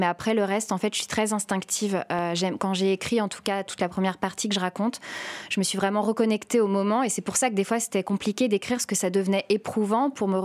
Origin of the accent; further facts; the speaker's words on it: France; accent: French; comme en italien, j'ai mon accent français.